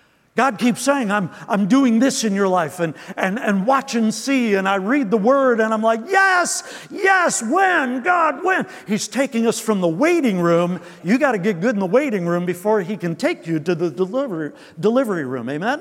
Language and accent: English; Detroit, Michigan, United States; Listen, I'm from Detroit. I can say those things.